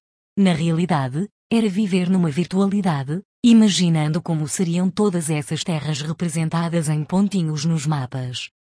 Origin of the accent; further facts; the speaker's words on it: Portugal; meus tempos de criança, concretamente na minha aldeia Raiana, as únicas redes que existiam, para além da pesca no rio Coa e ribeiras afluentes, eram os chamados contrabandistas